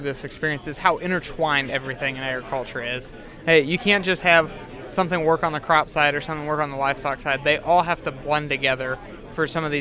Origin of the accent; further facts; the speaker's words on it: Iowa, United States; I grew up in Northwest Iowa on a diversified crop and livestock farm.